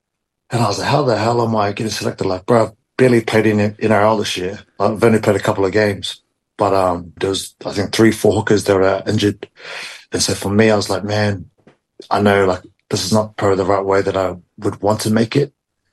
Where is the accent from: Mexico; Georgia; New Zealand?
New Zealand; when you're a kid growing up in New Zealand